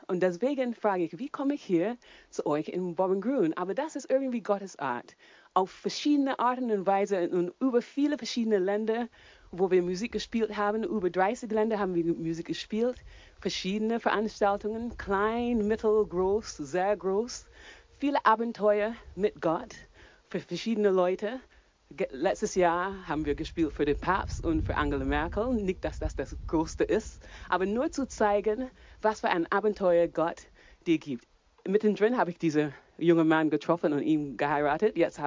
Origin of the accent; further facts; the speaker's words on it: Barbados; now in Germany; ich bin jetzt hier in Bobbengrün. Ich bin auf Barbados aufgewachsen. Das ist eine kleine Insel in der Karibik. Und diese Insel wohnen weniger als die Hälfte von den Leuten von Nürnberg. So sehr klein.